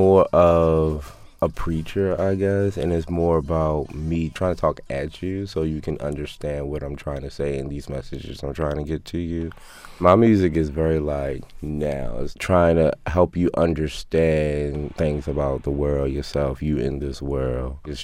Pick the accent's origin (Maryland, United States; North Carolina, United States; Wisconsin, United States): Maryland, United States; Baltimore; I grew up in West Baltimore, West Downtown Baltimore, Pennsylvania Avenue, and Martin Luther King, which is historically a rich in black culture.